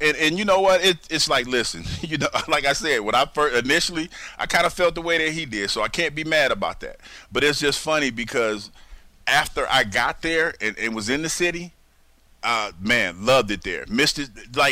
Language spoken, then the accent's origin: English; Midwest, United States; for me, Philadelphia was a great fit because I was from the Midwest. And it had a Midwestern feel to me.